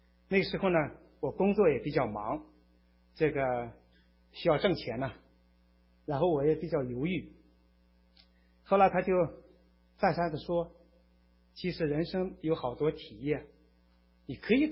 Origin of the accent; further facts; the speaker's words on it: Inner Mongolia, China; born there; now in Beijing, China; 我出生在内蒙古，工作在北京，在北京工作呢有二十几年的时间。